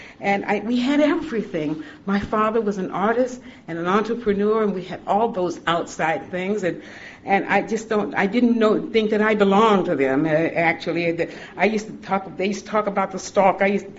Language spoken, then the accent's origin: English; Georgia, United States; when I grew up in Georgia, it was a dry state